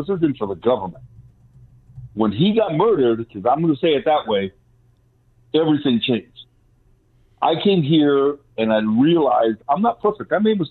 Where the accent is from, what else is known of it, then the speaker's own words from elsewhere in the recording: Cuba; now in United States; My family and I came from Cuba. And I'm full-blooded Cuban. I love this country.